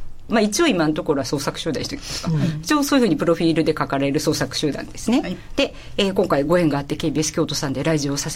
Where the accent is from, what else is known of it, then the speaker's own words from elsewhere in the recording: Osaka, Japan; now in Kyoto, Japan; 実は本当に二十数年ぶりに関西に戻ってきていて、私は実は、大阪出身なんで違うんですが、京都に本当に久しぶりに住んだって形ですよね。